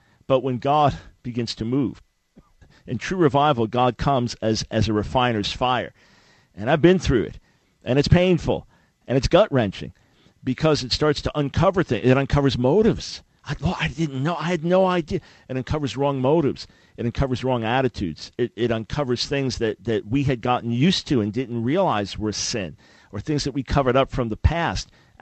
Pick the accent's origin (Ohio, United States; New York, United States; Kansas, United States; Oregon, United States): New York, United States; now in Charlotte, United States; I live in Charlotte, North Carolina, anything going there, I'm from New York